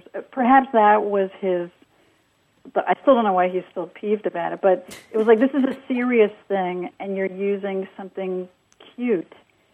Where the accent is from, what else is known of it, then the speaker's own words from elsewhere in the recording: New York, United States; I'm from New York, and my husband is from the Midwest. And I love the Midwest, and my husband doesn't.